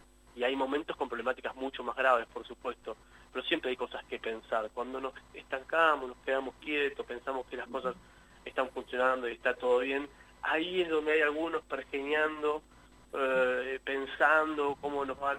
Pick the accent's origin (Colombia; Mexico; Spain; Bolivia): Bolivia; now in La Plata, Argentina; somos un grupo de una comunidad que nos juntamos acá, que venimos de Bolivia, estamos trabajando en la ciudad de La Plata.